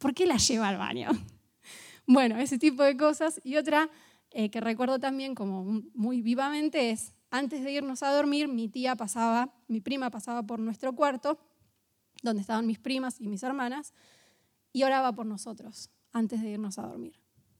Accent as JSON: {"language": "Spanish", "town": "Bragado", "region": "Buenos Aires Province", "country": "Argentina", "said": "Nosotros somos de Bragado y estos primos son del sur del país"}